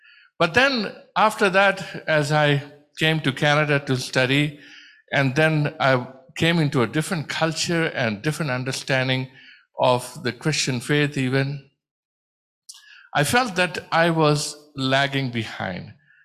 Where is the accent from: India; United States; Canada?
India; Growing up in India, I think of my journey